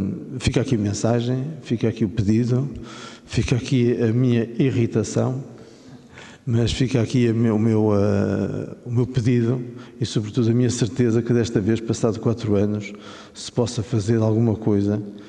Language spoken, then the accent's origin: Portuguese; Porto, Portugal; como somos urbanos, eu sou do Porto